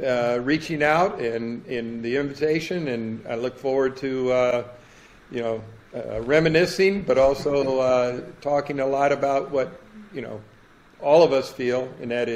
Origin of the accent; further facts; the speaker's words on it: Bloomington, Indiana, United States; I think everybody knows I grew up right there in Bloomington. My career took me from Indiana to Duke